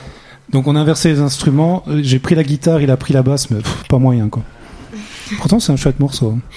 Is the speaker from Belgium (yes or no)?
yes; Mussy-la-Ville, Wallonia, Belgium; now in Arlon, Belgium; Moi, je viens de Mussy-la-Ville, mais avant j'étais à Arlon.